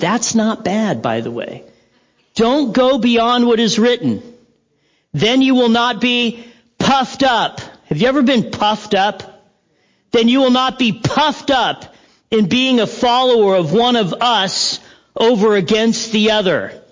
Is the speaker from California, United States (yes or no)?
yes; Big Bear, California, United States; my friend Steve, who I grew up with in Big Bear